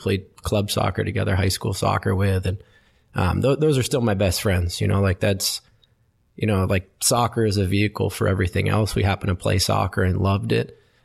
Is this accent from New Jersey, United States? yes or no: yes; Westfield, New Jersey, United States; I grew up in New Jersey, in a town called Westfield. In the mid-90s, early to mid-90s, it was a bit of a soccer hotbed.